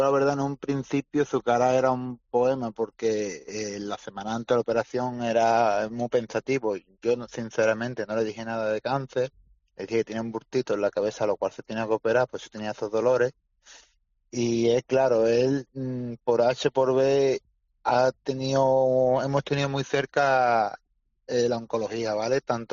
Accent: San Pedro Alcántara, Andalusia, Spain; somos de San Pedro, pues todos los días de Málaga para San Pedro

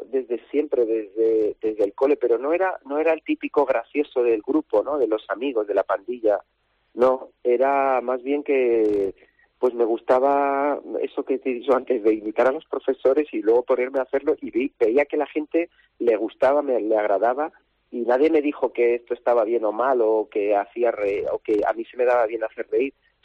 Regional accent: Huesca, Aragon, Spain; ¿De dónde eres? De Huesca, ciudad.

